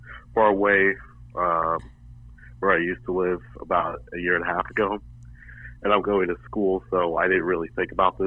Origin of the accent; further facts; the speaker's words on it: New Jersey, United States; New Jersey.